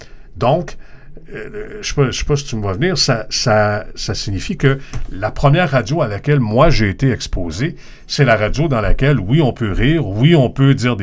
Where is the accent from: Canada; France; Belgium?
Canada; Sainte-Anne-des-Monts, Quebec; Moi, je viens de Sainte-Anne-des-Monts. En Gaspésie, il y avait pas la station de radio n'existait pas encore